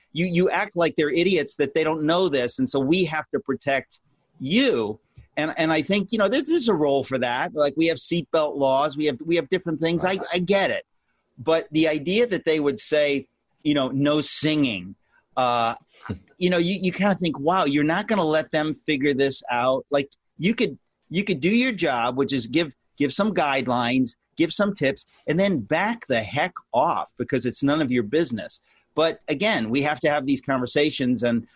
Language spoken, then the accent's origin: English; United States; I'm an American. I have rights and we're going to do this.